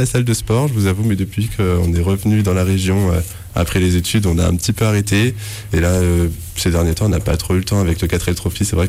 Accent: Bourges, Centre-Val de Loire, France; Et donc moi je suis originaire du Centre Val-de-Loire, de Bourges.

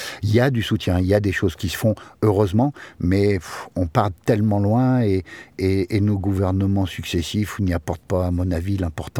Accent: Lyon, Auvergne-Rhône-Alpes, France; on est lyonnais de base

